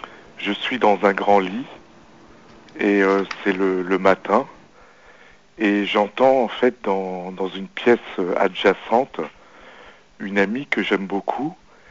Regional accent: Algeria; On doit partir même en Algérie. Donc dans mon pays d'origine.

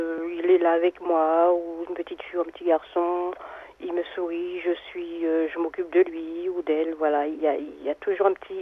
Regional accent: Guadeloupe, France; Moi, je suis des Antilles, de la Guadeloupe

